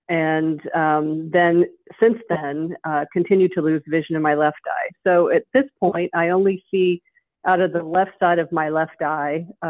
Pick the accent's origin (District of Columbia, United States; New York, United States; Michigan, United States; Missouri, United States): Missouri, United States; St. Louis; We're a Italian Catholic family here. We grew up here in St. Louis.